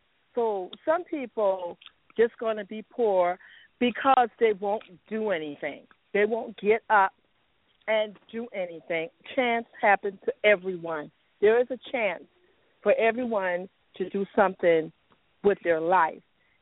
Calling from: Jacksonville, United States; I'm calling from Jacksonville.

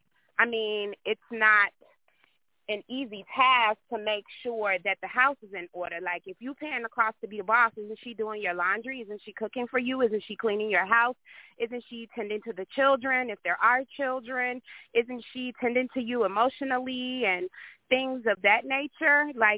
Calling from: Chicago, Illinois, United States; calling from Chicago.

